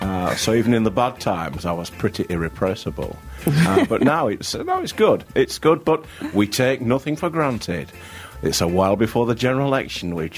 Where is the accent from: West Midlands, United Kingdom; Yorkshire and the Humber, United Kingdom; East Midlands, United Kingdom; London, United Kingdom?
Yorkshire and the Humber, United Kingdom; Well, I am representing Essex Sikhs, but I am Yorkshireman by ethnic.